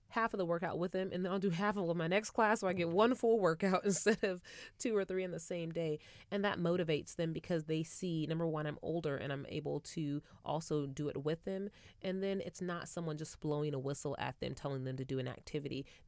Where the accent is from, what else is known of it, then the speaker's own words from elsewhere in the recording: California, United States; So I'm from Northern California